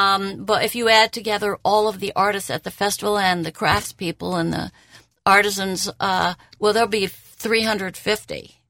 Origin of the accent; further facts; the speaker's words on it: St. Louis, Missouri, United States; Well, I'm from St. Louis, so, you know, I have a bias here.